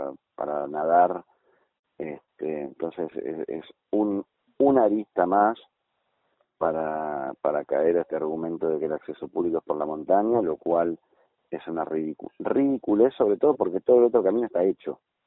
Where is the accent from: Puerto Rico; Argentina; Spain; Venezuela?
Argentina; si yo quiero ejercer mi derecho como argentino de navegar al lago Escondido